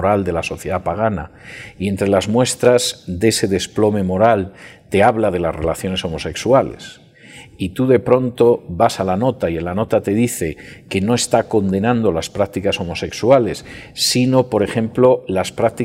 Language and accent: Spanish; Spain; mi país de origen es España